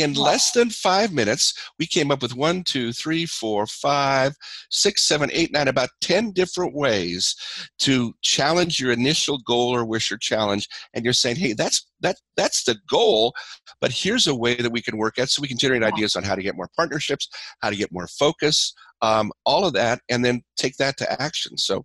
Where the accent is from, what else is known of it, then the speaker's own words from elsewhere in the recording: Colorado, United States; Now, growing up in Northern Colorado, my dad was a farmer.